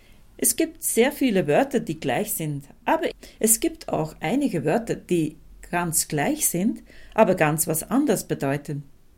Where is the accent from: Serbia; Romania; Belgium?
Belgium; Messelbroek, Flemish Region; born there; first language Dutch; German is a second language; Ich bin 1948 in Belgien, in Messelbrook, in Vlaams-Brabant geboren. Ich habe 1969 … einen Österreicher, geheiratet und bin nach Österreich eingewandert.